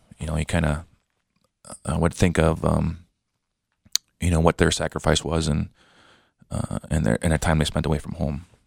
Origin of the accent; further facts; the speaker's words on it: Bad River Indian Reservation, Wisconsin, United States; moved away as an adult; also born or lived in Madison; I'm originally from Bad River Indian Reservation up in northern Wisconsin. I grew up there pretty much all my life until I went to military when I was 18 years old. I was born in Madison, Wisconsin.